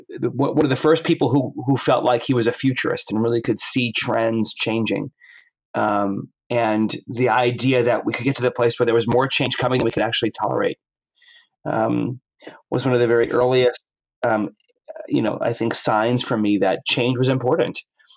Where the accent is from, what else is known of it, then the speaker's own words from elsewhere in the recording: New York, United States; Well, I grew up in New York. So right away, there's a particular context around, you know, size and scale of the world and human achievement and ambition. I grew up in a New York Italian family.